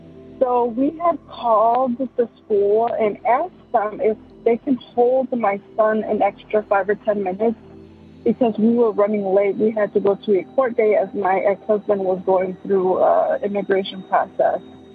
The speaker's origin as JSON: {"language": "English", "town": "Chicago", "region": "Illinois", "country": "United States", "said": "I'm from Chicago, Illinois."}